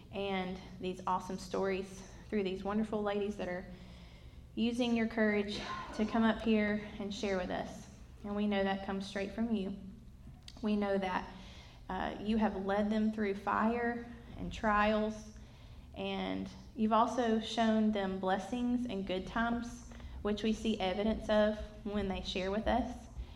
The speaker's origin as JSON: {"language": "English", "town": "Nashville", "region": "Tennessee", "country": "United States", "tie": "born or raised there", "lives_now": "Madison, United States", "said": "My husband Ryan and I moved to the Madison area after getting married, but we grew up together in Nashville, Tennessee"}